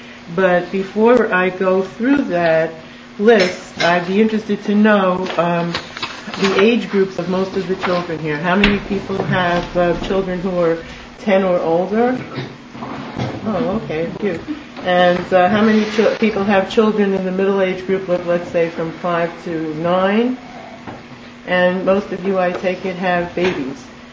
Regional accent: Bronx, New York, United States; also born or lived in New Jersey; even though I came from New Jersey, I was born and bred in the Bronx, so maybe that catches.

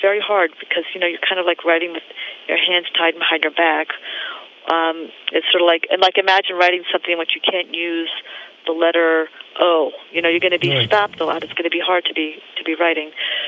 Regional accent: Silver Spring, Maryland, United States; Silver Spring, Maryland.

